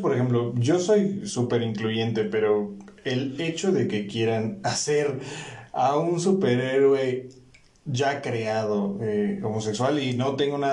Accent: Toluca, State of Mexico, Mexico; Yo no soy foráneo, nací en la Ciudad de México, soy chilango, nacido aquí, pero por el trabajo de mi padre me mudé a Toluca y viví la mayor parte de mi infancia allá. Viví prácticamente de los 6 a los 16, 17 años.

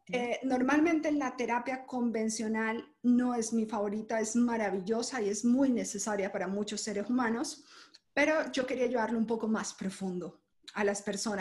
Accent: Huila, Colombia; Nací en Colombia, de hecho en un pueblito que se llama Colombia, que no se conoce ni los colombianos lo conocen, en medio de piedras y río

